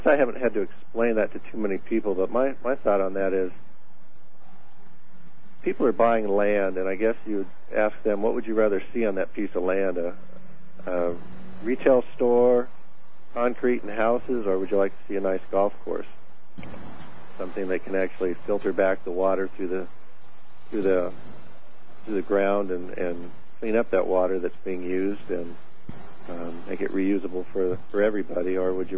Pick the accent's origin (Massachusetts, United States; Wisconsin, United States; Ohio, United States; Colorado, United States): Colorado, United States; Actually, I'd say Colorado. I grew up in Colorado.